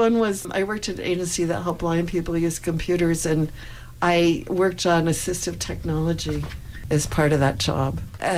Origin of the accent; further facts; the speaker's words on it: United States; No, because America is my home. I am American.